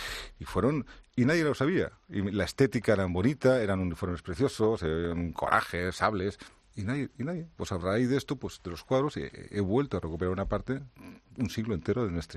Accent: Spain; somos así los españoles.

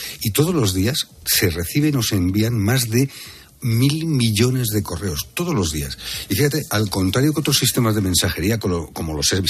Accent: Spain; como español

